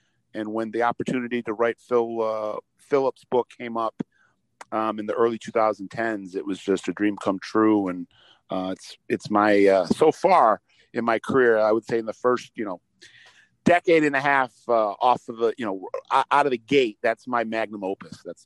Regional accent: Detroit, Michigan, United States; also born or lived in Chicago; I mean, I'm from the Midwest, grew up in Detroit, spent a lot of time in Chicago

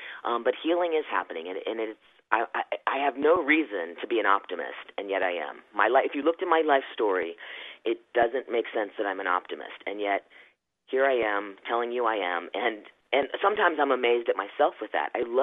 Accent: Virginia, United States; also born or lived in Philippines; I knew I was a boy in the wrong body growing up, and I liked girls in rural Virginia. I was born in the Philippines. We moved 8 times before I was 6 years old.

